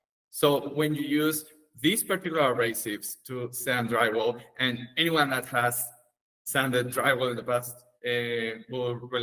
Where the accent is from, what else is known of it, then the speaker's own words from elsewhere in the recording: Mexico; English is a second language; So I come from Mexico, and back there we rely a lot in gypsum.